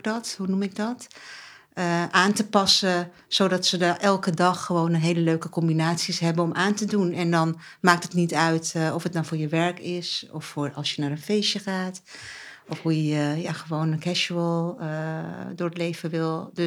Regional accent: Amsterdam, North Holland, Netherlands; born there; Mijn ouders komen uit Turkije. Ik ben geboren in Amsterdam-Oost.

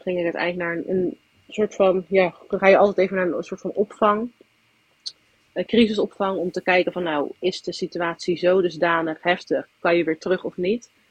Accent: Dordrecht, South Holland, Netherlands; born there; now in Zwijndrecht, Netherlands; ik ben in Dordrecht geboren. En heb eigenlijk totdat ik 16 ben niet meer in Dordrecht gewoond. 16,5. Toen kwam ik weer terug in Dordrecht. En heb wel 1 keer toen ik 4 was nog in Zwijndrecht gewoond, in een pleeggezin.

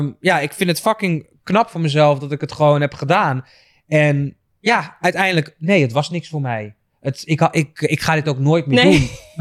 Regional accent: Krommenie, North Holland, Netherlands; Ik heb een groepje meiden die ik al sinds mijn 15e en 16e ken uit Krommenie.

